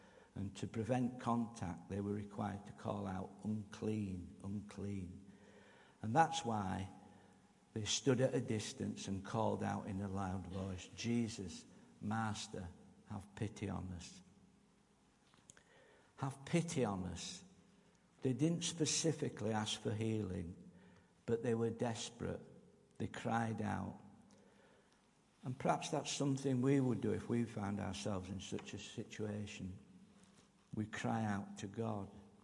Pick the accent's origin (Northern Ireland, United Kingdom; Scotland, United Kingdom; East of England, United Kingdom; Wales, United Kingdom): Wales, United Kingdom; I'm from Wales. I don't know if people realise that. We don't call our mothers mum, we call them mam.